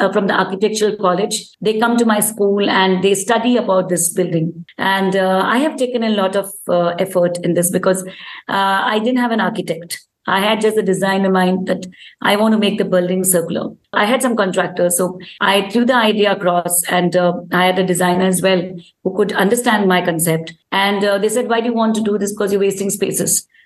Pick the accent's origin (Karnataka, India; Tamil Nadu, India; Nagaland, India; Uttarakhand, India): Uttarakhand, India; Dehradun; I'm also from Dehradun. So Dehradun is a place where we have grown amidst trees and I'm in nature. That's what I've grown in.